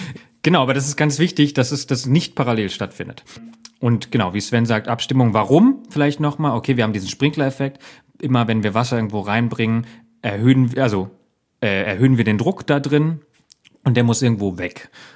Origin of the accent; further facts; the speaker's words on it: Berlin, Germany; als Berliner